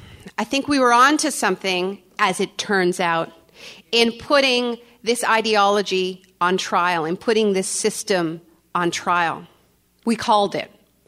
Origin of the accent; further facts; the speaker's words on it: Canada; I'm Canadian, I'm a dual citizen, by the way, Canadian and American. My parents actually met in California. And my father was a war resister and came to Canada during the Vietnam War.